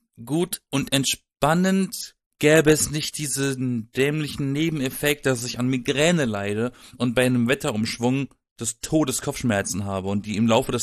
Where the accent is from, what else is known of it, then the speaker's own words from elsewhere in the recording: Baden-Württemberg, Germany; Ich komme aus dem Schwarzwald.